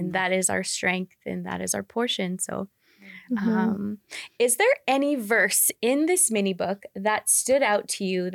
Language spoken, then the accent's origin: English; Canada; as a Canadian student